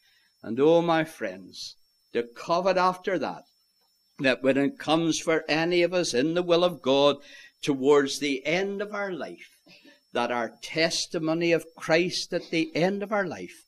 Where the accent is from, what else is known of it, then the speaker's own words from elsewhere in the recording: Ireland; Goodness sake, I'm an Irishman.